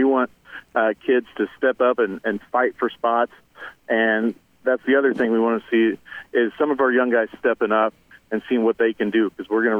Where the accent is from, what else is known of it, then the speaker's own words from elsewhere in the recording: El Dorado Springs, Missouri, United States; I grew up in El Dorado Springs, Missouri, and I played high school ball there.